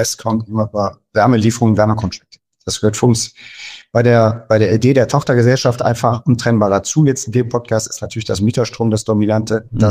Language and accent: German; Mönchengladbach, North Rhine-Westphalia, Germany; Als Vorstand der Kölner Wohnungsgenossenschaft komme ich selber persönlich aus Mönchengladbach.